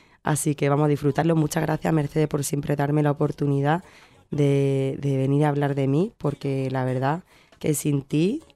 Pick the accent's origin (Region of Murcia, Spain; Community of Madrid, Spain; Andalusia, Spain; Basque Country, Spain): Andalusia, Spain; Cádiz; now in El Puerto de Santa María, Spain; que yo soy gaditana o que vivo en el puerto, pero nací en Cádiz.